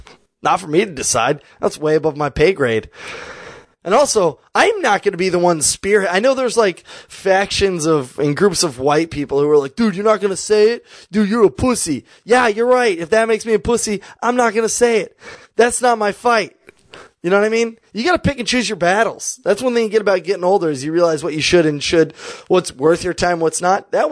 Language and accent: English; Kansas City, Kansas, United States; I'm from that area. I'm from Kansas City. I'm on the Kansas side, but I grew up on State Line